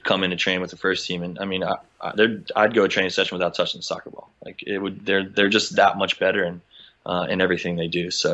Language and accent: English; United States; trust me as an American, kind of being in a foreign land.